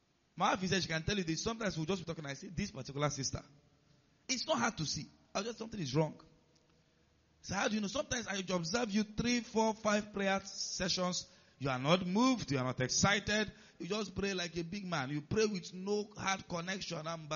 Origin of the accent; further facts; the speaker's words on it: Nigeria; If you are not Nigerian, as a Nigerian, you know.